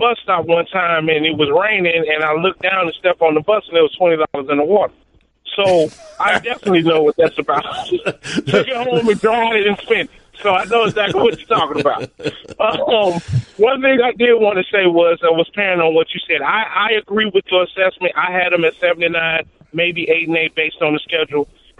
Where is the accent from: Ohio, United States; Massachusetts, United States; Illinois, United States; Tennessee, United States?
Illinois, United States; Chicago; I'm from the South Side. I'm from Riverdale. So, you know, I'm a White Sox fan.